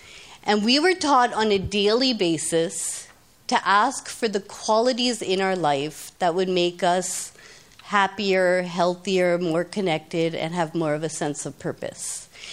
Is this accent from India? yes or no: yes; India; And despite growing up in India, my family was very much a Western-focused family, not religious